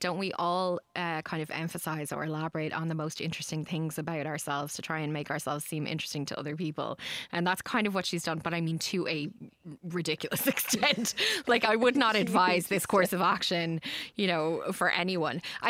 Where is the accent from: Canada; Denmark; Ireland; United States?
Ireland; But at the end of the day, I am Irish. I have always been Irish. I will never be anything but Irish.